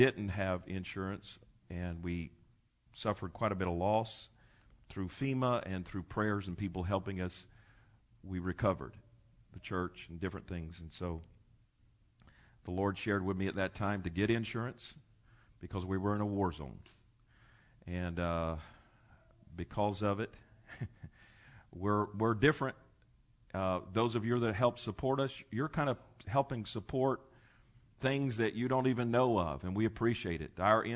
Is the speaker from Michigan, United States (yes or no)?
no; Florida, United States; born there; I was born here in Lee Memorial, and you get used to, you know, I wasn't a transplant